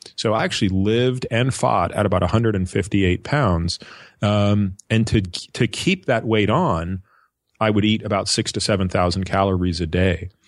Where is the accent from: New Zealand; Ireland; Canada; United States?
Canada; Well, growing up, Timmy and I grew up in Canada.